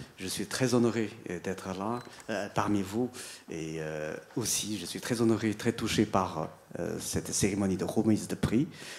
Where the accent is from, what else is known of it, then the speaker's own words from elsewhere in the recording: Shanghai, China; la maison où je vivais quand j'étais jeune, à Shanghai, dans les quartiers de l'Ouest, se trouvait justement dans les anciennes concessions françaises.